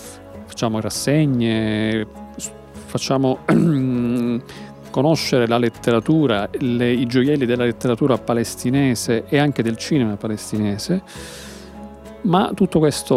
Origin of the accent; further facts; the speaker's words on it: Sicily, Italy; ci coinvolge come esseri umani, come europei, come italiani, come siciliani